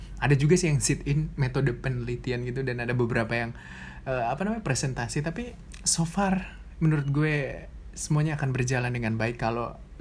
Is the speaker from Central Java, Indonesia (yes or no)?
no; Barombong, South Sulawesi, Indonesia; Terlebih saya itu anak Barombong.